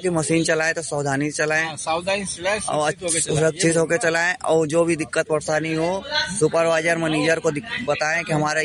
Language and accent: Hindi; Allahabad, Uttar Pradesh, India; हम यूपी इलाहाबाद रहने वाले हैं।